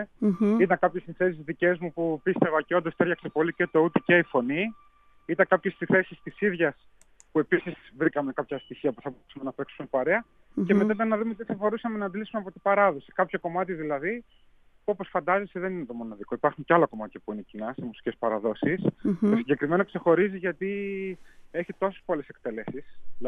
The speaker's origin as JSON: {"language": "Greek", "town": "Evropos", "region": "Central Macedonia", "country": "Greece", "said": "Και συζητούσαμε με το χωριό μου Ευρωπός. Ευρωπός Κυλκής είναι ουσιαστικά το μέρος"}